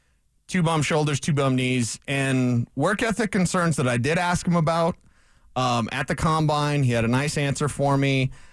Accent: Denver, Colorado, United States; I'm from Denver, Colorado, but I can do a little math.

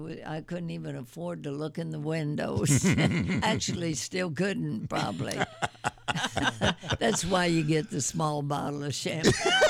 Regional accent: Pennsylvania, United States; Yeah, when I growing up in Pennsylvania, and Dottie was on the early years

